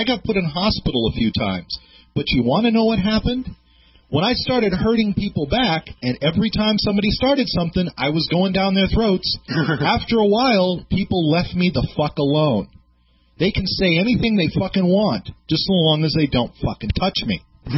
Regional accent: New York, United States; I grew up in New York, and the neighborhood I went to was mostly black, mostly Puerto Rican, and I was the minority

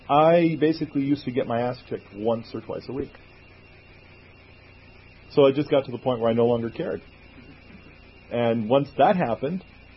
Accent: New York City, New York, United States; I'm from Brooklyn.

